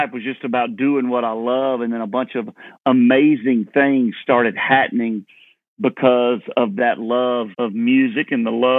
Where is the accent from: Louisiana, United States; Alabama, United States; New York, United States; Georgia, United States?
Georgia, United States; Leesburg; Yeah, well, I grew up in Leesburg, Georgia, right in town, but I could walk to cotton fields and peanut fields.